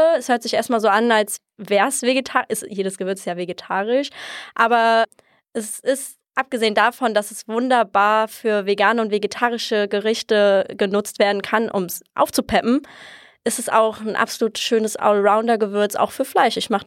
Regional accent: Walluf, Hesse, Germany; Ich bin hier geboren in Walluf, also ich lebe schon immer hier. Ich kenne das eigentlich fast gar nicht anders.

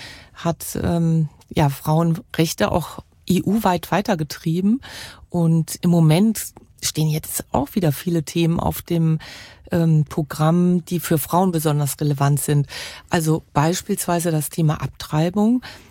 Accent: Cologne, North Rhine-Westphalia, Germany; bin sogar auch echte Kölsche und hier geboren.

